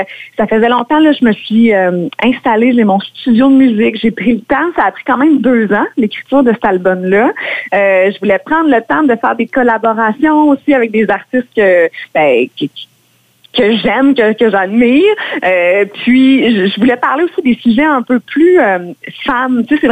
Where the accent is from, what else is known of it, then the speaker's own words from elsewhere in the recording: Quebec, Canada; il y a plein de shows chez nous en Mauricie